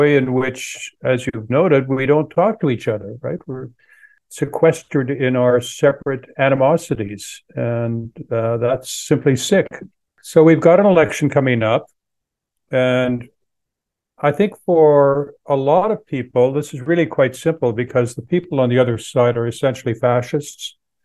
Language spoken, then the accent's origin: English; Canada; now in United States; I'm originally from Canada.